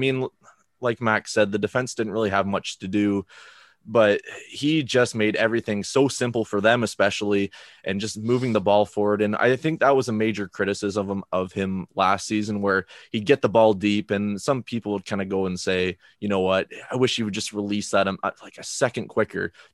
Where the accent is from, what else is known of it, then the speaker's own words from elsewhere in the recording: Canada; as an international fan, as a Canadian Villa fan